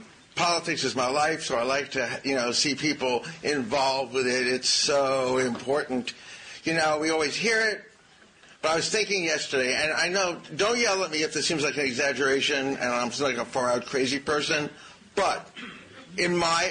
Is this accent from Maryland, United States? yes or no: yes; Maryland, United States; We in Maryland, my home state, we always say we can vote for whoever we want.